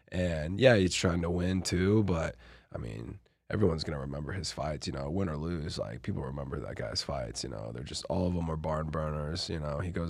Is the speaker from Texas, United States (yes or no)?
yes; Texas, United States; I was like, I'm from Texas.